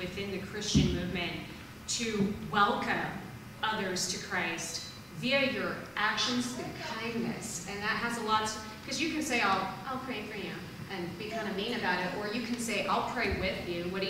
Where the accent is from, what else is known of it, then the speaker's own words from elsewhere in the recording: United States; And I'm Native American, so, you know, kind of weird.